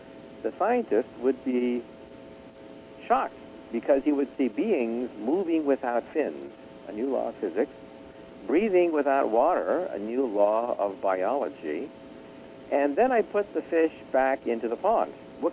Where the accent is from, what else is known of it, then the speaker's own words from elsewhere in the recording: California, United States; Well, when I was a child growing up outside San Francisco, I used to visit the Japanese tea garden